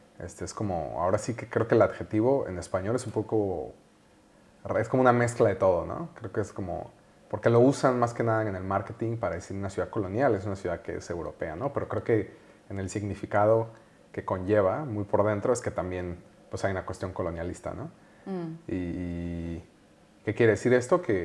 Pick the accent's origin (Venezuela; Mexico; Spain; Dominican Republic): Mexico; Morelia, Michoacán; soy de Morelia, que es esta ciudad en el centro de México del oeste. Y es una ciudad pues muy característica, es una ciudad muy colonial